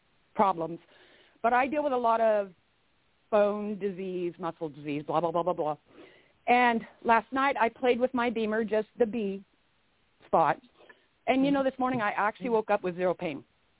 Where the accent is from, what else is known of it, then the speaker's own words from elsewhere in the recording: Walla Walla, Washington, United States; I'm from Walla Walla, Washington, not too far from Sue.